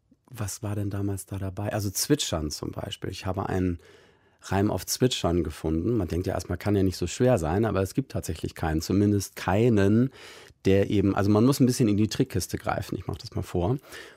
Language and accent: German; Germany; dass ich als Deutscher Litauisch konnte